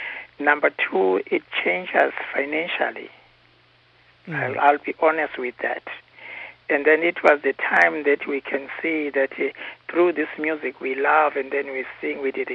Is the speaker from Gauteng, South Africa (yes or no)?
no; Ladysmith, KwaZulu-Natal, South Africa; born there; because I was born in Ladysmith, so when I went to Durban in 1964, in 1965